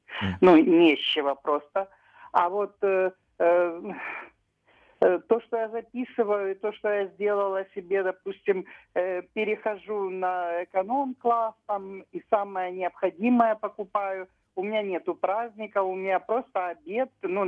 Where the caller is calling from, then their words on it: Dnipro, Dnipropetrovsk Oblast, Ukraine